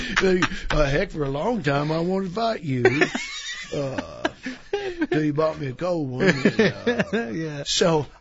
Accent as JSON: {"language": "English", "region": "Missouri", "country": "United States", "said": "Oh, I'm from Missouri."}